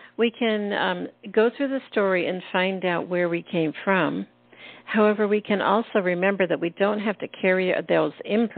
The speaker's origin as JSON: {"language": "English", "region": "Pennsylvania", "country": "United States", "tie": "born or raised there", "said": "Yes, and I'm Irish, and I'm back here. So something brought me back because I grew up in Pennsylvania, and I was brought back."}